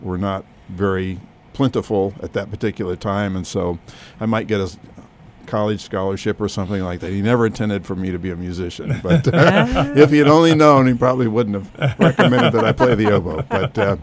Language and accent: English; Oklahoma City, Oklahoma, United States; I grew up in Oklahoma City, and so that was a big influence.